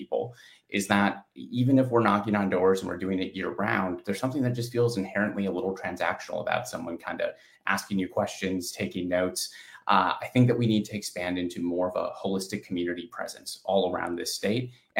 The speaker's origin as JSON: {"language": "English", "town": "Two Rivers", "region": "Wisconsin", "country": "United States", "tie": "born or raised there", "said": "I was born and raised in Two Rivers, Wisconsin, out in the country, as we called it, out on County Highway 42"}